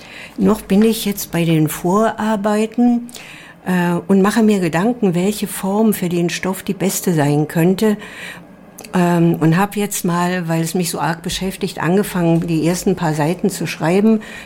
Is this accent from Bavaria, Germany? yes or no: no; Cologne, North Rhine-Westphalia, Germany; now in Karlsruhe, Germany; Ich komme ja aus Köln hierher und ja, inzwischen zweite Heimat.